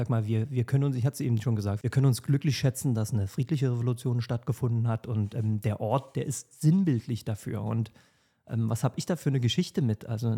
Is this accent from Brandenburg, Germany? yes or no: yes; Potsdam, Brandenburg, Germany; Also Ur-Potsdamer, das ist richtig. Ich bin 78 in Potsdam geboren und habe verschiedene Stationen gehabt in Potsdam.